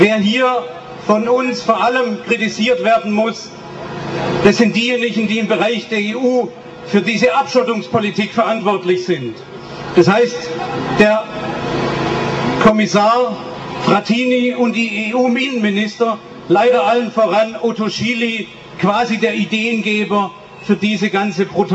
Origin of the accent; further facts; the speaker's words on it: Germany; ich schäme mich dafür als Deutscher